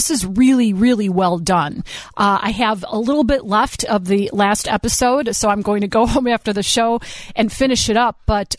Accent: Chicago, Illinois, United States; Everywhere I go, I say I'm from Chicago, and I don't care if I'm in the Vietnam or Cambodia or South Africa or wherever I am

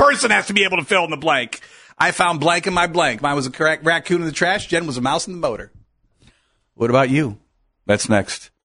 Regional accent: Akron, Ohio, United States; Once again, I was born and raised in Akron. We don't have raccoons in the city of Akron.

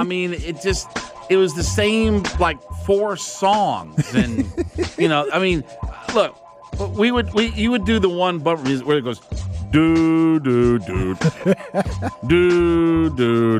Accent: Canton, Ohio, United States; So up in my hometown of Canton, Ohio.

